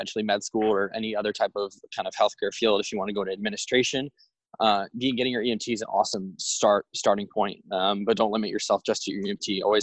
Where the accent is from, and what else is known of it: Washington, District of Columbia, United States; also born or lived in Connecticut